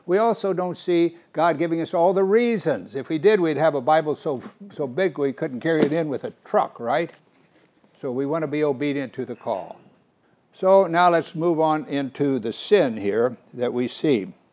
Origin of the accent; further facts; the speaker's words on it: Missouri, United States; I grew up back in Missouri and the farmers would put no trespassing signs in their wooded areas and so forth.